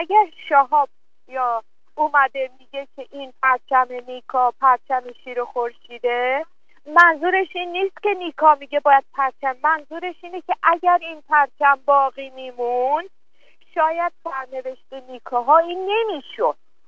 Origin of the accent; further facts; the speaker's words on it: Iran; بارها هم گفتم که ما ایرانی هستیم